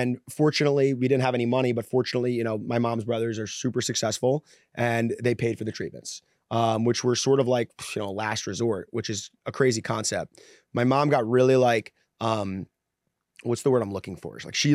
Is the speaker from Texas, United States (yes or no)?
no; Long Island, New York, United States; my story is I grew up in Long Island, New York. You know, good upper class, upper middle class family. My father owned an appliance store in Brooklyn.